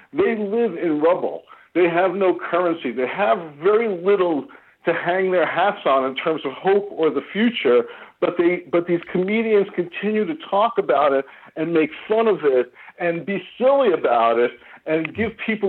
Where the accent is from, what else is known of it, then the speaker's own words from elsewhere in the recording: United States; here I came from America with certain assumptions